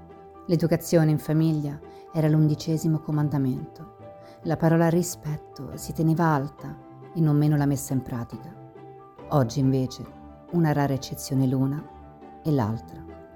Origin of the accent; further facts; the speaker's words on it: Maglianico, Abruzzo, Italy; born there; Sono nata a Maglianico, in provincia di Chieti, nella Valle dei Sensi, ove la collinetta fa da piedistallo al piccolo comune.